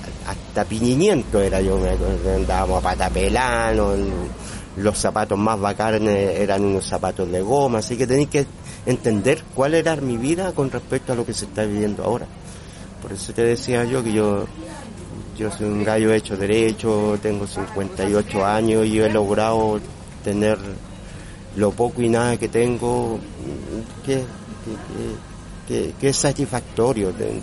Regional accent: San Bernardo, Santiago Metropolitan Region, Chile; Sí, yo soy nacido y criado en San Bernardo. No me he ido nunca de acá. Así que me conozco mi San Bernardo.

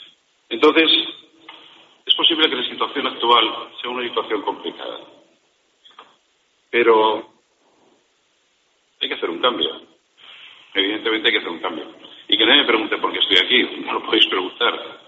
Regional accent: Madrid, Community of Madrid, Spain; now in Valladolid, Spain; Yo soy de Madrid. Lo que pasa es que es posible que no viviera nunca más en Madrid. Y tengo muchas generaciones de madrileños dentro de mi familia.

